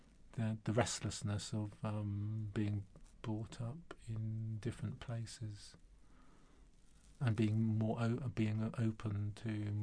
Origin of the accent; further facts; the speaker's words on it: Singapore; born or raised there; also born or lived in Dorset, England / Cyprus